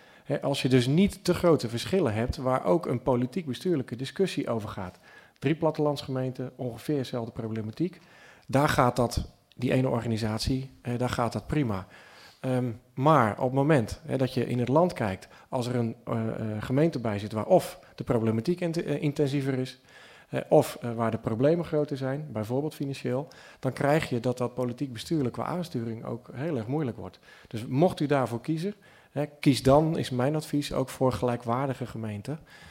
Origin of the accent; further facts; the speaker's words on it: Bleskensgraaf, South Holland, Netherlands; Ik kom zelf uit Bleskensgraaf, dat is de gemeente Molenwaard